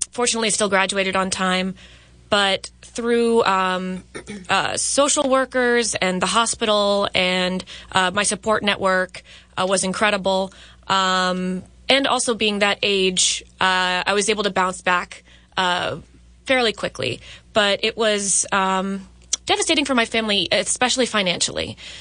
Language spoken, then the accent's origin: English; United States; So I grew up in Howard County, and I had to go back once a week for checkups and treatments